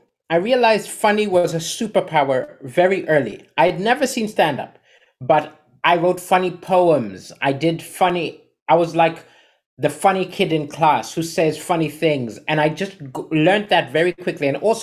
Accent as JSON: {"language": "English", "country": "Zambia", "tie": "born there", "also_born_or_lived": "Somalia / Kenya / Swaziland / Austria", "said": "I was born in Zambia. But the thing is, we're Malawian refugees."}